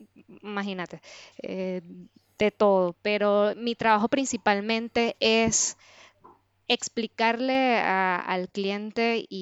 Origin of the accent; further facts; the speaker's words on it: Venezuela; soy ingeniero electrónico y vengo de Venezuela.